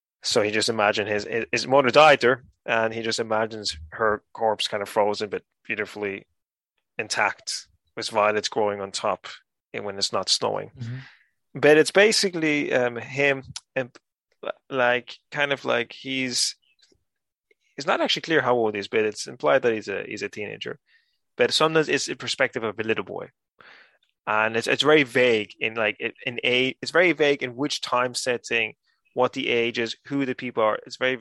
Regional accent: Canary Islands, Spain; also born or lived in Ireland; So for those of you who don't know, I was born in the Canaries and raised here and in Ireland.

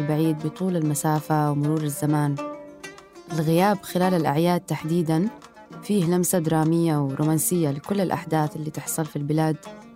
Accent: Yemen; moved away; هذا كان ثاني شهر لي بعد ما طلعت من اليمن، وأول مرة أواجه فكرة الغربة

